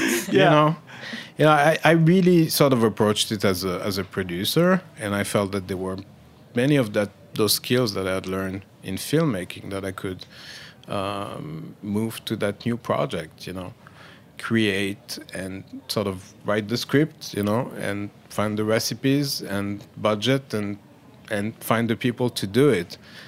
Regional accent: Paris, Île-de-France, France; I grew up in Paris

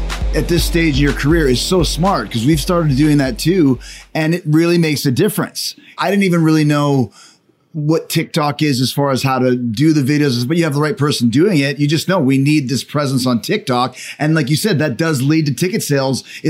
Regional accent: Winnipeg, Manitoba, Canada; a couple of my friends from Canada, where I'm from Winnipeg.

